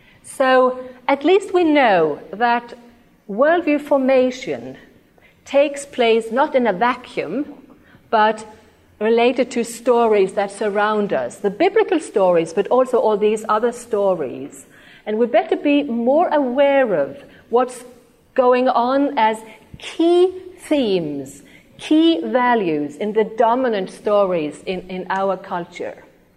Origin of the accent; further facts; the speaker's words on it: Norway; when they realized I was from Norway